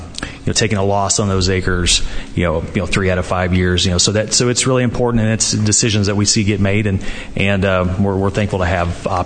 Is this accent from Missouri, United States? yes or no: yes; Missouri, United States; You don't know, in my home state of Missouri, we see flooding somewhat frequently